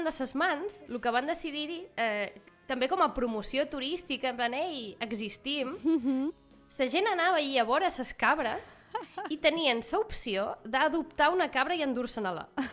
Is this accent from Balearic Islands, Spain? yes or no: yes; Ibiza, Balearic Islands, Spain; és que jo som d'Eivissa